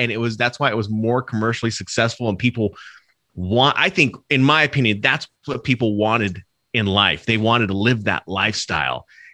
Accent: Arizona, United States; I didn't have access to venues. I grew up in a small town of like 2,000 people.

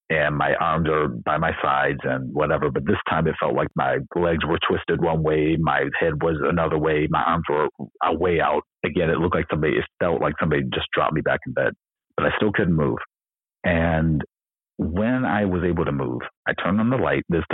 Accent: Ohio, United States; also born or lived in California; And, you know, I'm originally from Ohio. So I moved to California and then moved back to Ohio.

